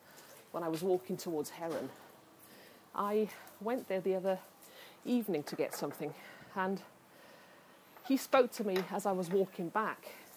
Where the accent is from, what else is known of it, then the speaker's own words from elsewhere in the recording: Wales, United Kingdom; I said, no. I said, I'm from Wales.